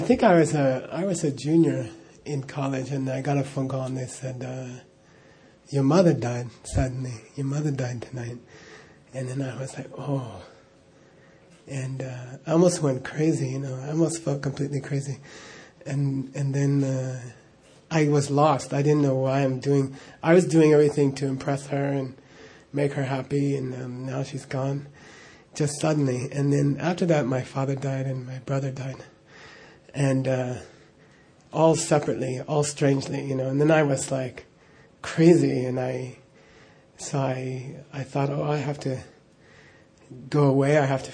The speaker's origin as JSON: {"language": "English", "region": "Arizona", "country": "United States", "tie": "born or raised there", "also_born_or_lived": "Los Angeles", "said": "So, I grew up in Arizona. I was born in L.A., grew up in Arizona."}